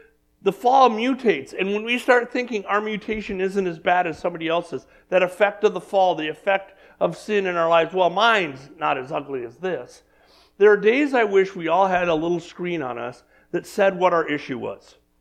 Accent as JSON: {"language": "English", "region": "California", "country": "United States", "tie": "born or raised there", "said": "I have a lot of friends when I grew up in California that were Catholic, you know."}